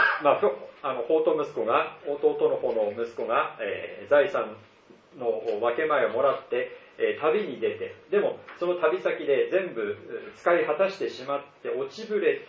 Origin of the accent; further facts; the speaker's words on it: Tohoku, Japan; born there; 私は東北の生まれなもんですから、